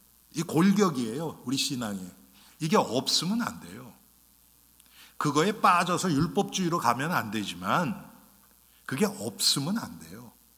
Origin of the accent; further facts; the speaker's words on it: South Korea; moved away; 제가 한국 떠나기 전날 오후가 딱 비었어요. 한 몇 시간이. 그래서 뭐 할까 그러다가 제가 자란 동네를 갔어요.